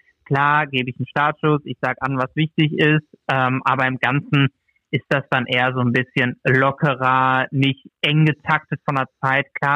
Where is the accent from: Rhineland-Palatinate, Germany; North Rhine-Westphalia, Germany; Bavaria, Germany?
North Rhine-Westphalia, Germany; Ich komme aus dem Sauerland